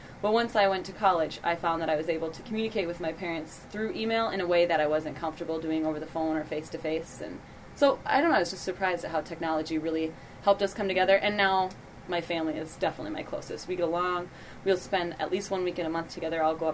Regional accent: Annandale, Minnesota, United States; I was born in St. Cloud, Minnesota, but I grew up in Annandale, Minnesota, which is a little bit smaller town, about 2,000.

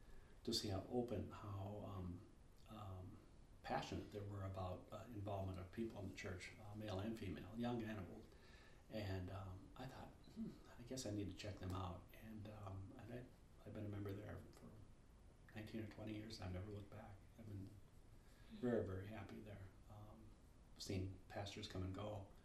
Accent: Wisconsin, United States; As I mentioned, I grew up in Wisconsin in a Lutheran church.

